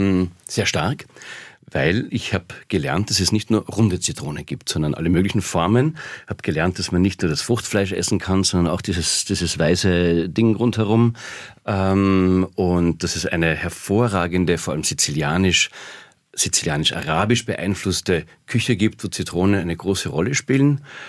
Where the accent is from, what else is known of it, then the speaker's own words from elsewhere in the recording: Austria; weil zumindest bei uns in Österreich die Sender